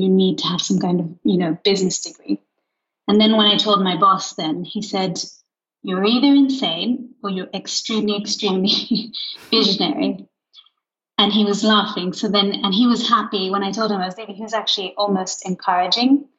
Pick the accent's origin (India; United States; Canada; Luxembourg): Luxembourg; because I grew up in Luxembourg